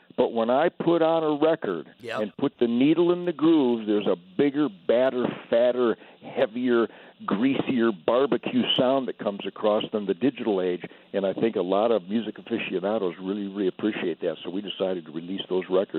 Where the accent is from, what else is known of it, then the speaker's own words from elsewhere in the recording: Detroit, Michigan, United States; I've been so lucky for the last 60-some years growing up in Detroit